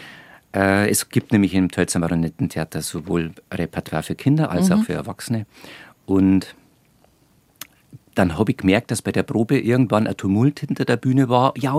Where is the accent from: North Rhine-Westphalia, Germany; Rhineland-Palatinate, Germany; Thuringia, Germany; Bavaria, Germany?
Bavaria, Germany; Reichersbeuern; Ich bin nämlich aus Reichersbayern. Das ist ein kleiner Ort zwischen Bad Tölz und Tegernsee. Mhm. Und ja, da habe ich eine ganz wunderbare Kindheit verbracht